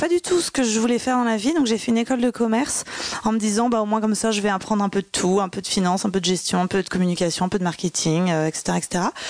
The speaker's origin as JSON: {"language": "French", "town": "Saint-Cloud", "region": "Île-de-France", "country": "France", "tie": "born or raised there", "said": "je sais pas s'il faut que je dise que je suis parisienne quand on habite à Saint-Cloud. En tout cas, moi, j'ai pas eu l'impression d'être parisienne puisque je prenais pas le métro, j'allais à l'école à pied, on jouait dans des jardins."}